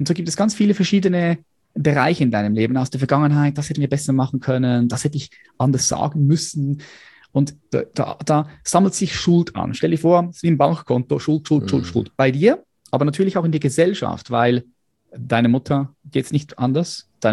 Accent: Switzerland; ich bin von der Schweiz

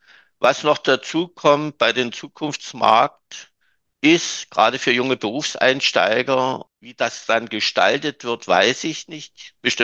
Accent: East Germany, Germany; Ich komme noch aus der DDR. Ich habe das 89 gesehen.

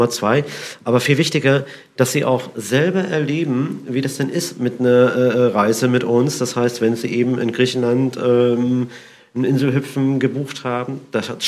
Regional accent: Berlin, Germany; Ich bin Berliner

